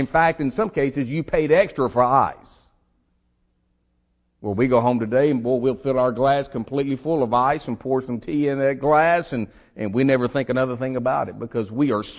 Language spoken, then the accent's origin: English; United States; born there; it's only by the grace of God that I was born in America.